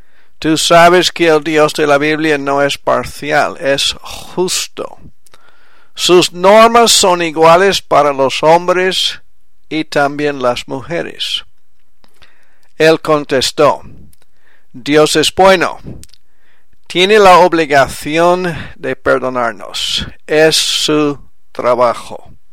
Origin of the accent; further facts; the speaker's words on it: Quebec, Canada; first language French; Spanish is a second language; Yo fui criado en francés en Quebec, en Canadá